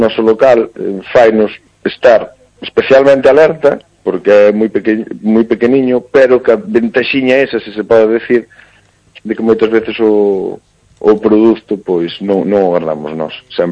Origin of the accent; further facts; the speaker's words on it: Mondoñedo, Galicia, Spain; Eu son de Mondiedo, dun barrio que se chama San Lázaro